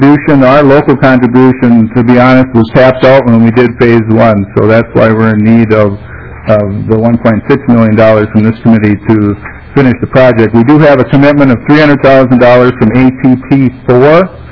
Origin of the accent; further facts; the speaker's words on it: Appleton, Wisconsin, United States; I'm from Appleton.